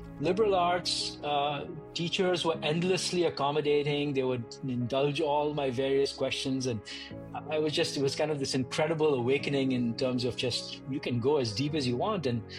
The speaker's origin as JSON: {"language": "English", "town": "Kolkata", "region": "West Bengal", "country": "India", "tie": "born or raised there", "said": "I was born in Calcutta, and I grew up in Calcutta, India, in the 70s and 80s. I was born in 1972."}